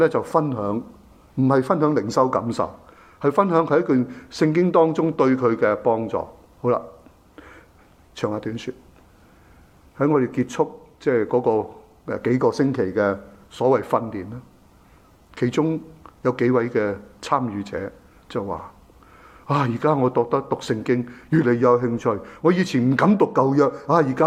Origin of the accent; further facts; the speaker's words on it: China; 这个是你可以说上帝给我们中国人的智慧。